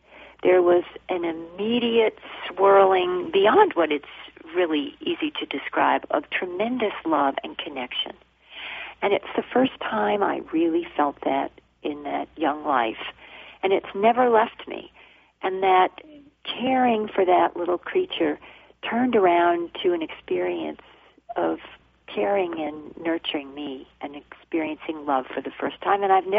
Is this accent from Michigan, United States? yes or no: no; New Jersey, United States; when I was a young girl growing up in New Jersey